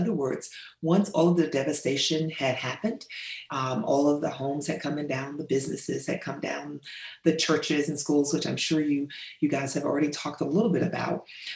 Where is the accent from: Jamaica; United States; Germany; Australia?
United States; Knoxville, Tennessee; I am a native Knoxvillian. I was born and raised in Knoxville, certainly not during the time of urban renewal.